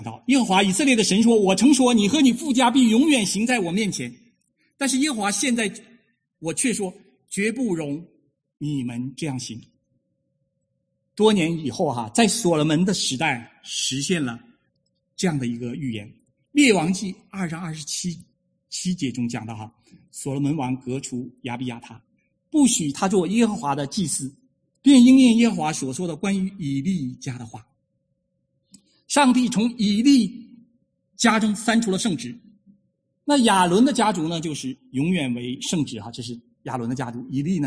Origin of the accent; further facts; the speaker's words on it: China; 我们从大陆来的很多都是第一代的基督徒